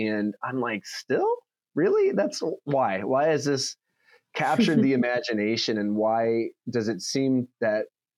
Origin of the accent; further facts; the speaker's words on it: Seymour, Indiana, United States; I grew up in Seymour, Indiana, which is like there's four LCMS churches on one road, and it's not a very big town. So that's the kind of context. So I grew up LCMS and Lutheran